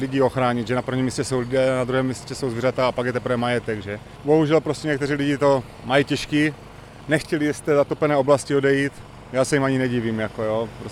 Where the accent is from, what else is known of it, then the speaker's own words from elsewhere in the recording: Horka, Olomouc Region, Czechia; já zrovna jsem z Horky původně, mám tam domek